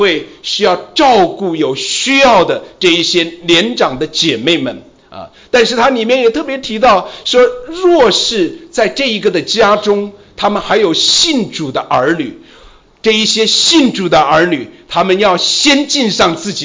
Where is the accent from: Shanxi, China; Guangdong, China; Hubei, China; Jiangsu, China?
Hubei, China; Xiaogan; 这是孝感的名字来的。所以我想如果你不想听下面的信息的话，至少你要相信我来自一个非常在乎孝敬父母的地方